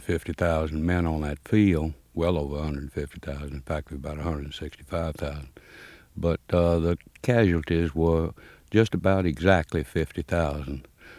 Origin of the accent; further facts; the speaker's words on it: Mississippi, United States; Well, I'm from Mississippi, and Southerners tend to be more interested in that war than the rest of the nation.